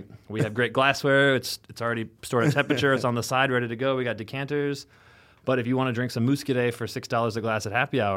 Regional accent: Illinois, United States; growing up in the Midwest in literally rural Illinois, you know, like corn and soybean fields all around me.

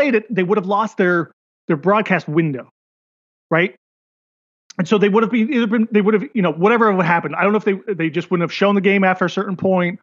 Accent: Seattle, Washington, United States; I mean, growing up in Seattle and University of Washington and maybe half my friends that I sort of still know.

